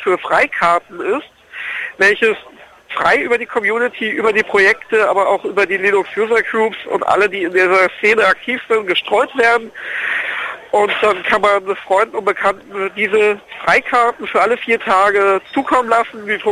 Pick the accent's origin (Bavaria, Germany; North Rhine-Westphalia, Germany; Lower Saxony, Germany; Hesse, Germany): Hesse, Germany; Giessen; ich komme aus Gießen, dann wieder nach Gießen fahren.